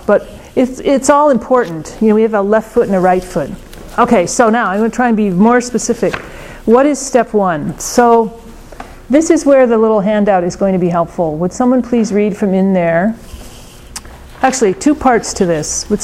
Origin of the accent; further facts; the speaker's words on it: Montana, United States; I grew up in Montana, lots of wide open space. I grew up in the 50s and 60s, amazing.